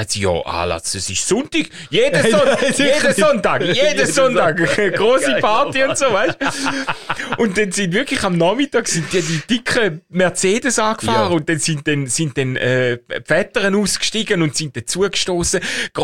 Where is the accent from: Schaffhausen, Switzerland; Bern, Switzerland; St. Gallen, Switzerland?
Schaffhausen, Switzerland; Wo ich ja damit aufgewachsen bin, gell, als Schaffhauser.